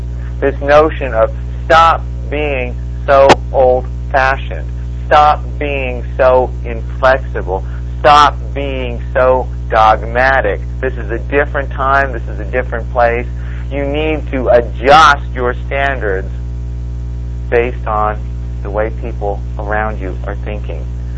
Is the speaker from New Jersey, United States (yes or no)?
yes; New Jersey, United States; I grew up in New Jersey